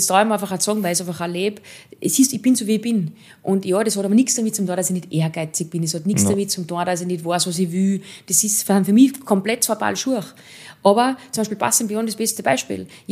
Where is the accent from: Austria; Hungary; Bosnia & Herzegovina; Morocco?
Austria; Wir sind in Österreich geboren